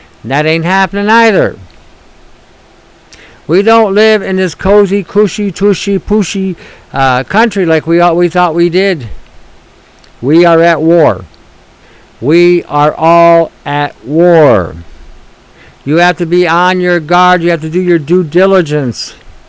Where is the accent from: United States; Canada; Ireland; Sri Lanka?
Canada; We're Canadian. And that's how we need to really start addressing ourselves as Canadians.